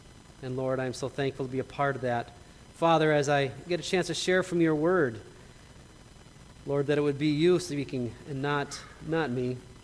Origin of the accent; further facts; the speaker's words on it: Minnesota, United States; My oldest daughter, Angel, she's actually married and she lives back in Minnesota, my home state.